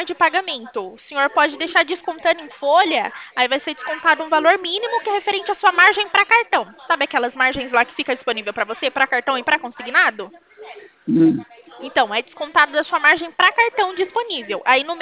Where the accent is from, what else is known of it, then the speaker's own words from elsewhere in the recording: São Paulo, Brazil; eu sou daqui de São Paulo.